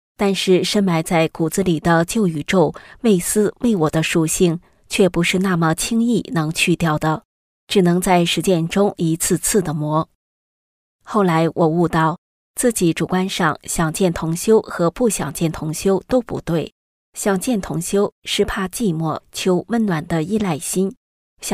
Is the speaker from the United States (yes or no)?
yes; United States; moved away as an adult; now in Australia; 因为我是从美国来到澳洲